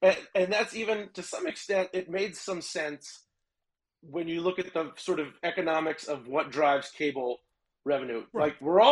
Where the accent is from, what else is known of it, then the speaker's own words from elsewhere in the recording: Philadelphia, Pennsylvania, United States; It's more, I grew up in Philly. It's a pro town.